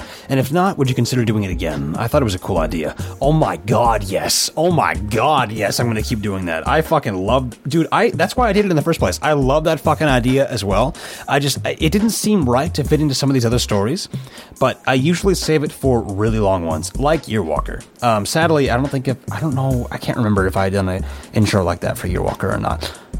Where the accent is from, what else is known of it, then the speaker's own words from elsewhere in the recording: Scotland, United Kingdom; Great to hear you're a fellow Scot.